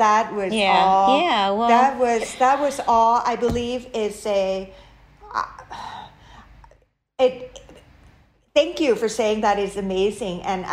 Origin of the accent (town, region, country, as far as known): Thailand; English is a second language